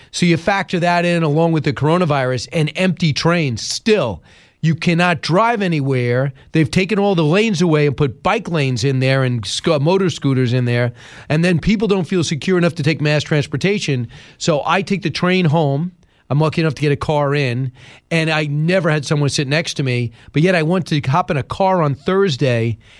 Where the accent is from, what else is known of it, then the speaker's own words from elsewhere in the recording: Long Island, New York, United States; I grew up on Long Island, so I'm no stranger to Manhattan.